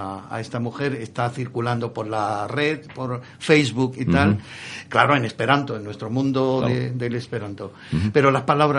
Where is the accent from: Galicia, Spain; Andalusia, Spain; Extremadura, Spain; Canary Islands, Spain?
Andalusia, Spain; Bueno, yo soy muy andaluz y muy emotivo y muy emocional.